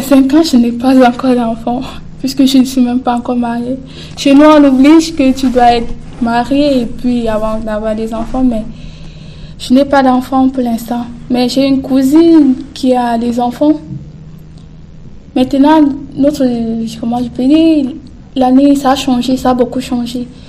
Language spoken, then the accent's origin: French; Cameroon; now in France; Il y a l'anglais, il y a le français, et il y a ce qu'on appelle au Cameroun le patois, tout. Oui, j'ai mon patois et je parle aussi mon patois. Si on compte ça comme langue, ça va faire 3.